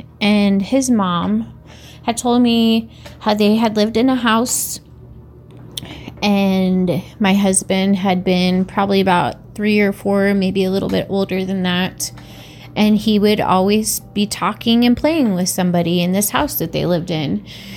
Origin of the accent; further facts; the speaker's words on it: Oregon, United States; I am from Eastern Oregon, and I have quite a few stories.